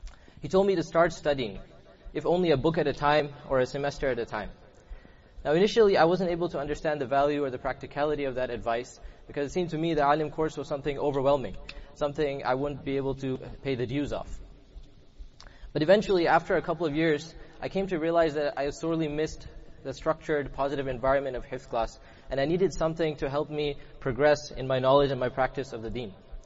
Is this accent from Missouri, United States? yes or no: no; Seattle, Washington, United States; now in Chicago, United States; I'm from Seattle, Washington. Though my hometown is thousands of miles away from Chicago